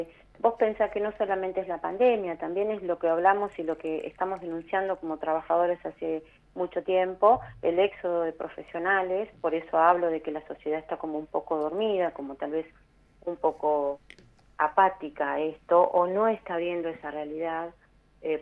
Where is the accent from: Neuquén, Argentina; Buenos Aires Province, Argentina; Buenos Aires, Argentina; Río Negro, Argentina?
Río Negro, Argentina; Bariloche; hablo particularmente de mi localidad, yo soy de Bariloche